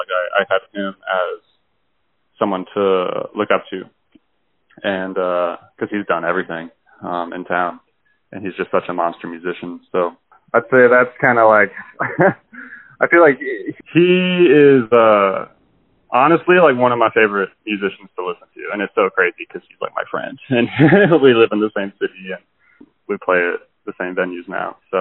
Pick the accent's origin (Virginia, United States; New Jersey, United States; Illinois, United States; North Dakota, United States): Illinois, United States; Canton; also born or lived in Bloomington, Illinois; So I was born in Bloomington, Illinois. I grew up in central Illinois in a little town called Canton, which is basically just a cornfield.